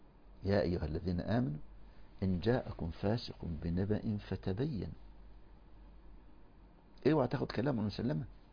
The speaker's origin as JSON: {"language": "Arabic", "country": "Egypt", "said": "عندنا في مصر"}